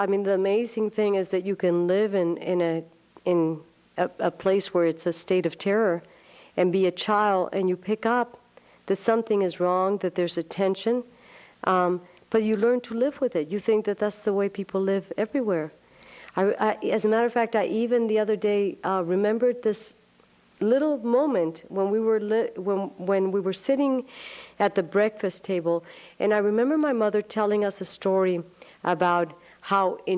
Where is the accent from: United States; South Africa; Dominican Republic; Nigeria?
Dominican Republic; Oh, well, yes, I came from the Dominican Republic.